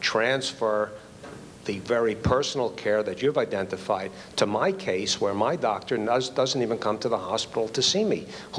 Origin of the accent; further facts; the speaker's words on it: the South, United States; accent: Southern; I'm new in the community, as one can tell from my southern accent